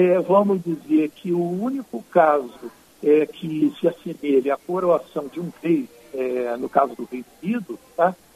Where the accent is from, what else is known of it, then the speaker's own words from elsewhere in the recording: Rio de Janeiro, Brazil; Eu tinha 13 anos quando a rainha visitou o Brasil e ela passou pelo Rio de Janeiro, de onde eu sou originário.